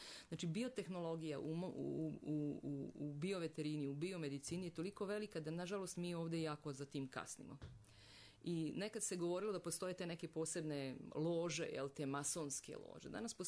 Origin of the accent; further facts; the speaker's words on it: Republika Srpska, Bosnia & Herzegovina; na teritoriji Bosne i Hercegovine, kod nas u Republici Srpskoj